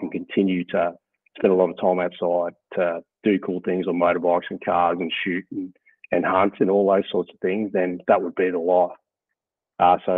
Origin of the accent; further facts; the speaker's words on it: Brisbane, Queensland, Australia; Sure. Okay. So I grew up in Brisbane in Queensland. We've lived the majority of my childhood on an acreage just north of Brisbane. And so we're lucky enough to have we lived in amongst a farming community